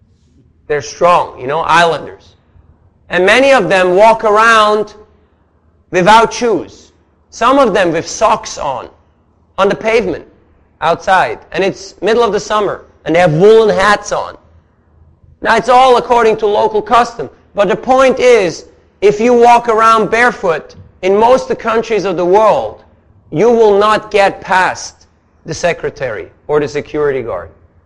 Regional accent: Switzerland; Believe me, I'm from Switzerland.

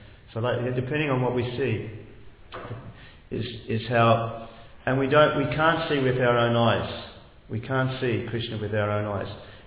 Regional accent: Australia; I was born in this family in this country, so I am Australian. My ancestors came out from England, 150 years ago or whatever, whatever. And I grew up in this family, I went to this school, I had these friends.

